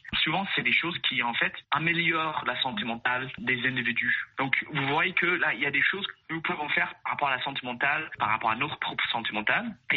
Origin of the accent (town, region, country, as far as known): United States; now in Canada